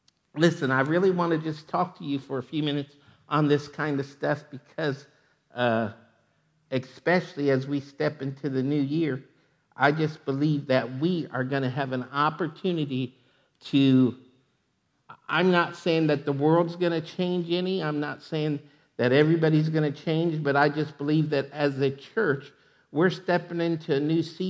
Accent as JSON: {"language": "English", "country": "United States", "said": "As much as I love our country and as much as I believe in our country, before I'm an American, I'm a Christian."}